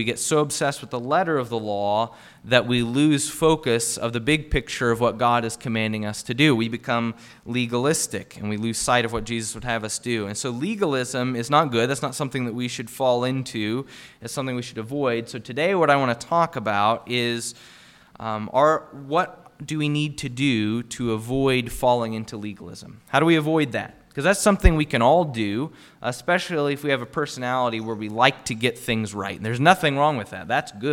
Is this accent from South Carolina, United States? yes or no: no; Illinois, United States; you know, I'm from Illinois normally, and so a lot of people are Bears fans or Colts fans where the area I was from